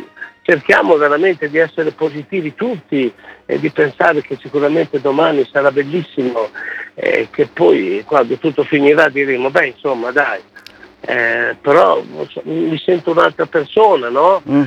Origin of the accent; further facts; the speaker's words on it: Novellara, Emilia-Romagna, Italy; io abito in un paese che è Novellara, non vengo da Los Angeles, io vengo da Virginia, Novellara, però mi va bene uguale.